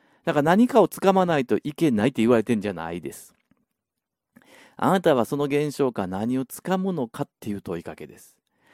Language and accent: Japanese; Osaka, Japan; accent: Osaka dialect; まあ、僕大阪なので大阪弁になってますけども